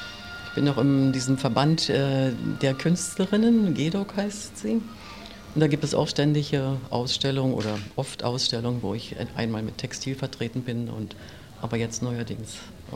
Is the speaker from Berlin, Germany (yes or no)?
yes; Berlin, Germany; Ich komme aus Berlin-Köpenick und bin hier in diesem schönen Haus, was mir jedenfalls so unheimlich interessant erscheint und gut gefällt, ein halbes Jahr, noch nicht so lange.